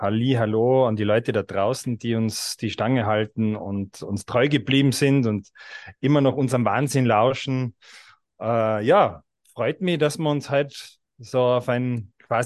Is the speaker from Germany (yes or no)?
no; Austria; Ich bin aus Österreich, in Innsbruck wohnhaft, bin Jahrgang 79, also stolze 44 Jahre alt bereits.